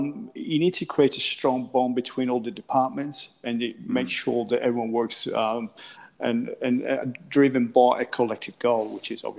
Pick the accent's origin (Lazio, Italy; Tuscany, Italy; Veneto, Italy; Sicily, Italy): Veneto, Italy; Venice; As you know, I was born and raised in Venice, and hospitality and tourism perhaps is in my blood.